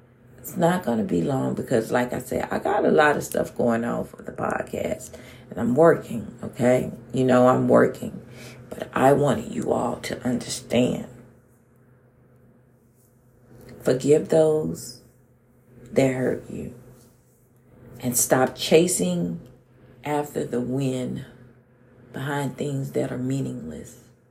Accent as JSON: {"language": "English", "town": "Houston", "region": "Texas", "country": "United States", "tie": "born or raised there", "said": "I often view myself as a rose blossom from the concrete, because I grew up in Fifth Ward, Texas, the hood, the ghetto. I grew up there and seen a lot of things, you all."}